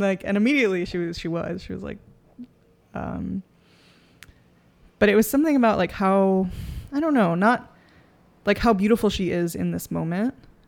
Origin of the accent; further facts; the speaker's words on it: Bronx, New York, United States; because so much of like growing up in the Bronx is like these touchstones to Puerto Rico, but they're so decontextualized.